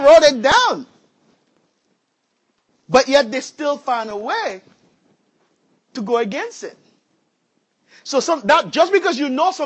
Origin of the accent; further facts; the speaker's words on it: Haiti; as I was growing up in Haiti, men used to beat their wives.